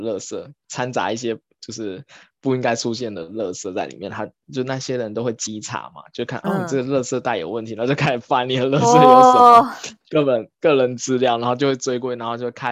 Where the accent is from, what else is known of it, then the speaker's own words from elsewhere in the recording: Taiwan; now in South Korea; 我台湾人都不会，因为台湾我以前家里他是我们一楼有个专门放厨余的桶